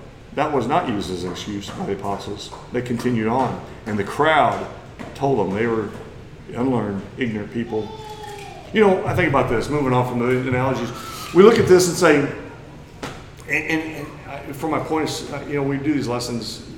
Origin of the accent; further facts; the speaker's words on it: Missouri, United States; I come from Missouri. There's no I on Missouri when you come from there.